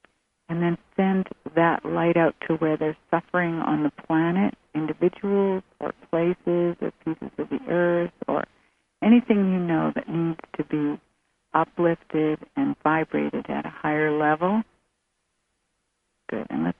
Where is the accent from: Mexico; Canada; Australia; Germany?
Canada; now in United States; I always thought, you know, America's kind of a crazy country. I come from Canada.